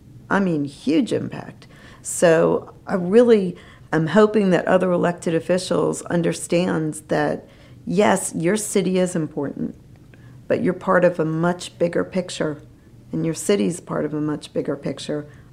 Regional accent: Rocky Point, New York, United States; where I grew up in Rocky Point, it was mainly Italian.

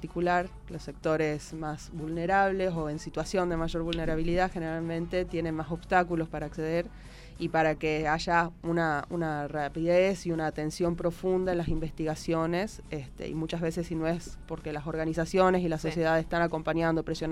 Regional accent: Tucumán, Argentina; en Tucumán, de donde vengo yo

